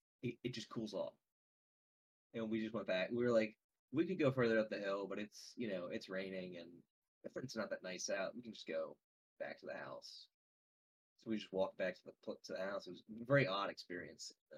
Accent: Ireland; I'm Irish. I can probably agree with that.

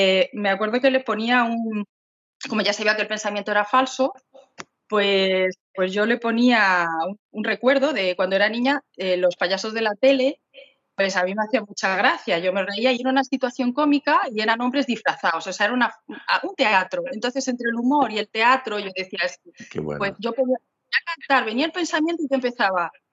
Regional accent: Ecuador; moved away as an adult; now in Spain; vinimos de Ecuador en plena pandemia, sin trabajo, sin nada.

